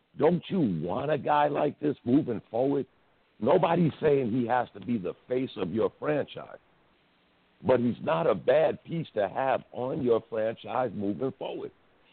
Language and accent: English; New York, United States; Though I'm not a Giants fan, I know the Giants. I'm from New York.